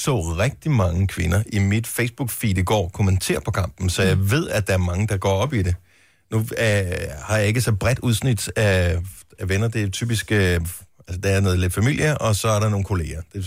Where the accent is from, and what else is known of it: Silkeborg, Central Denmark Region, Denmark